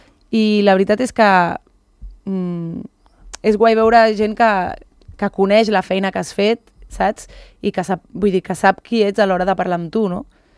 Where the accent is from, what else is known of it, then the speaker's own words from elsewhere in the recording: Barcelona, Catalonia, Spain; jo soc de Barcelona